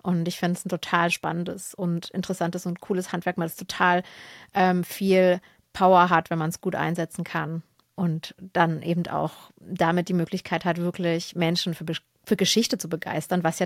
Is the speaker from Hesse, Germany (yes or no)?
no; Saxony, Germany; Ich komme aus Sachsen, aus der Nähe von Dresden, aus dem Erzgebirge.